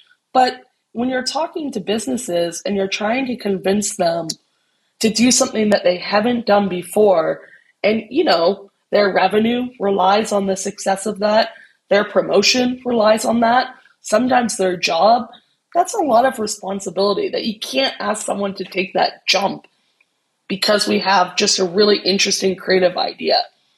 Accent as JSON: {"language": "English", "country": "Canada", "also_born_or_lived": "New York", "lives_now": "Singapore", "said": "And I love New York, though I'm a Canadian. I'm told my accent has been lost a little bit by my family."}